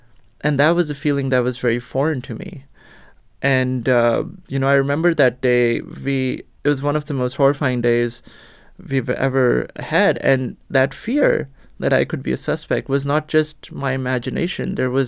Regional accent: Pakistan; growing up in Pakistan

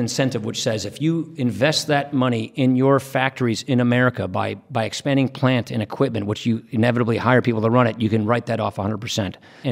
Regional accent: Wisconsin, United States; I come from Wisconsin.

